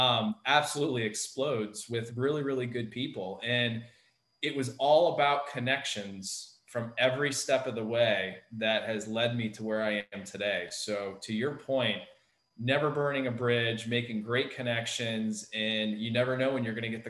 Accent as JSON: {"language": "English", "region": "Florida", "country": "United States", "tie": "born or raised there", "said": "growing up in South Florida was always a huge, and still am, it's tough at times, but still am a very big Miami Dolphins fan."}